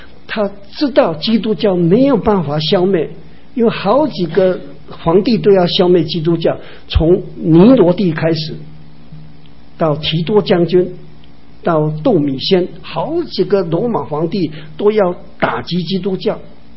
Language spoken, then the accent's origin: Chinese; China; 龙的子孙，我们中国人常常说啊，我们就是龙的子孙